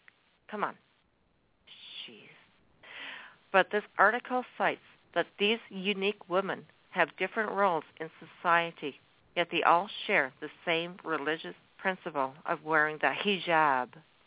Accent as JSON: {"language": "English", "country": "Canada", "said": "Everybody knows I'm a Canadian"}